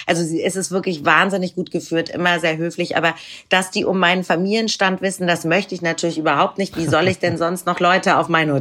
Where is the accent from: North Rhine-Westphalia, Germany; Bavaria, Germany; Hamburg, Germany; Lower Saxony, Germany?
Hamburg, Germany; Norddeutsch. Ich bin ja auch aus Hamburg.